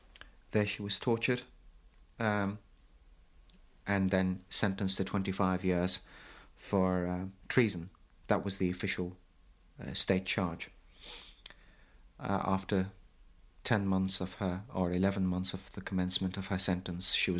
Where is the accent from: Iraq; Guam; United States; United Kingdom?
Iraq; Baghdad, Baghdad Governorate; moved away as an adult; I was born in Baghdad in 1958. Have never lived anywhere else but Baghdad until I left in 1976.